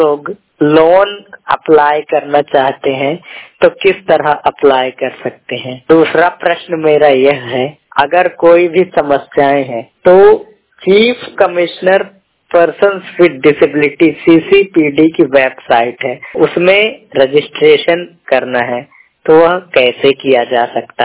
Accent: Rewa, Madhya Pradesh, India; मैं रीवा जिले स्थित मैं मध्य प्रदेश स्थित रीवा जिले का निवासी हूँ।

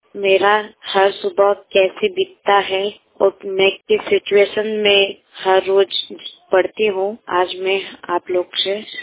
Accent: Ballia, Uttar Pradesh, India; मैंने अपनी पढ़ाई बलिया जिला, मेरा गांव है, तो मैं वहाँ बलिया के हॉस्टल में पढ़ाई करती थी।

